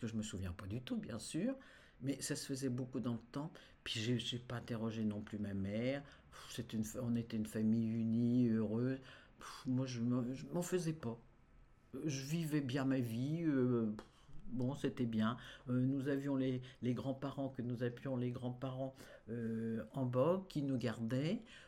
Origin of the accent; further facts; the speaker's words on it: Troyes, Grand Est, France; accent: Troyes; Ah, je suis née à Troyes, dans cette belle ville de Troyes, et d'ailleurs j'ai encore l'accent, et le 1er juillet 39, alors je suis née en pleine guerre.